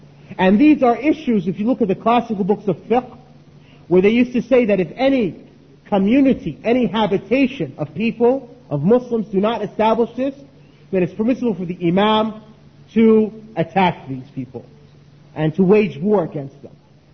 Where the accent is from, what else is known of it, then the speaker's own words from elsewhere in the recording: United States; I'm an American, you might be a Britisher, third person might be Frenchman, and so forth.